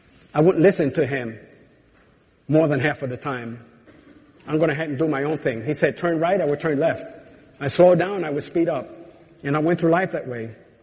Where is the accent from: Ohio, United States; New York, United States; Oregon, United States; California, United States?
New York, United States; I'm from New York. I don't know what an odds and end is.